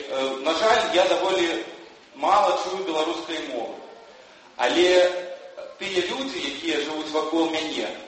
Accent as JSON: {"language": "Belarusian", "country": "Lithuania", "second_language": "Belarusian", "said": "часам яны чуюць мяне, як я размаўляю па-беларуску, яны ведаюць, што я з Літвы."}